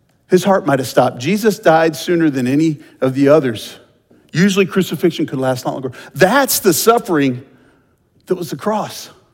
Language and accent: English; Texas, United States; I'm from Texas. Those of you who know me know I'm from Texas.